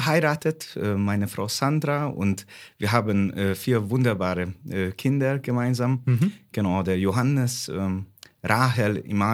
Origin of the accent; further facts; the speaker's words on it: Hungary; German is a second language; now in Nufringen, Germany; Ja, ich bin in Ungarn aufgewachsen. Vielleicht hört man meinen Akzent.